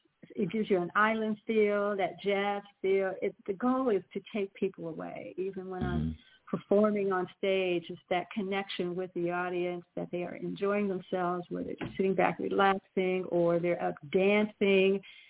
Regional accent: Dayton, Ohio, United States; Will Shelby passed away, and he was from my hometown, Dayton. And he grew up with my family, with my brothers, and he played in our band when we were teenagers.

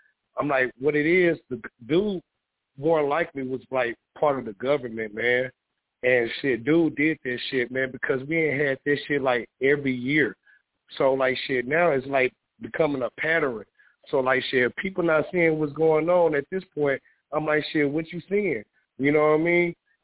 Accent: the South, United States; See, I'm from the South, Mike.

